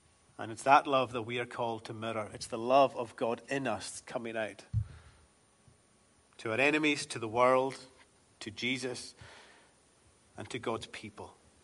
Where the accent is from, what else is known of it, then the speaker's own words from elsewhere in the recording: Scotland, United Kingdom; I grew up in the Western Isles